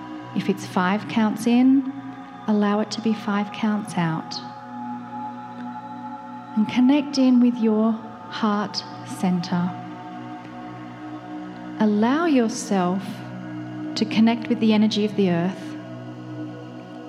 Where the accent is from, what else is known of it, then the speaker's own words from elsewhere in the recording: Canberra, Australian Capital Territory, Australia; I grew up in Canberra, Australia. It's right in the middle of where fires are happening all around it.